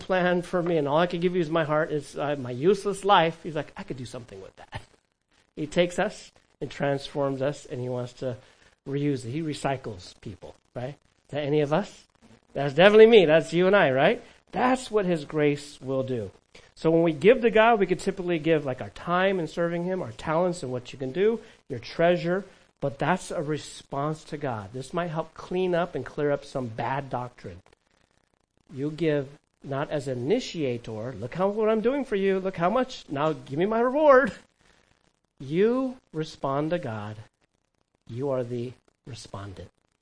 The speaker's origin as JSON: {"language": "English", "region": "California", "country": "United States", "tie": "born or raised there", "said": "I read my growing up in California"}